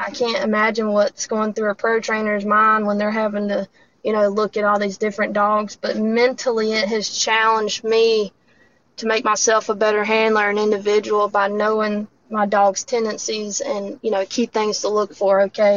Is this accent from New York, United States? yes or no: no; Dublin, Georgia, United States; Born and raised in Dublin, Georgia.